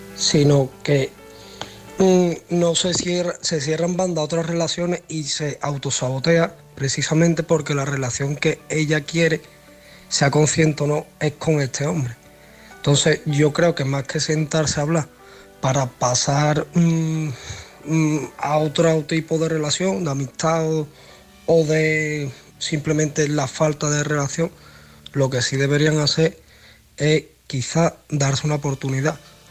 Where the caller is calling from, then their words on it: Seville, Andalusia, Spain; soy de Sevilla.